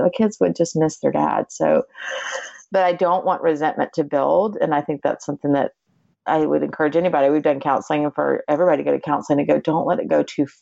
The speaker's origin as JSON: {"language": "English", "town": "Atlanta", "region": "Georgia", "country": "United States", "tie": "born or raised there", "said": "I grew up in Atlanta, super close family"}